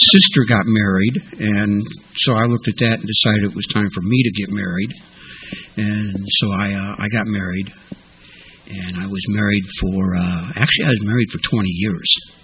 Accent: Chicago, Illinois, United States; So I was born in Chicago. Go Bears, okay. Sometime before the middle of the last century.

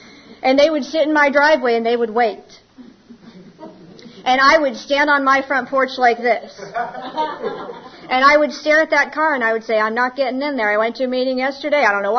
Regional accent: Ohio, United States; Now, I was raised in Ohio. We don't say yes, ma'am. I mean, I was taught manners when I moved to the South.

